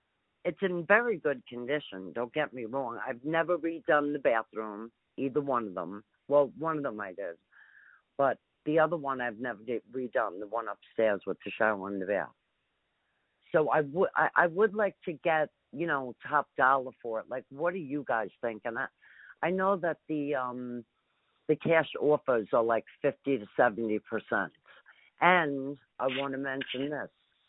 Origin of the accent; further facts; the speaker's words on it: New York, United States; I grew up in New York, in right on the Atlantic Ocean, in between the Jamaica Bay and the Atlantic Ocean. So I was basically on an island, and I just happened to love the water.